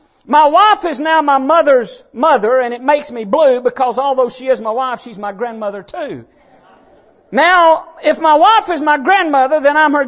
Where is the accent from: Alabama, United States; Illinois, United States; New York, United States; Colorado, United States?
Alabama, United States; Listen, I was raised in Alabama in the 60s.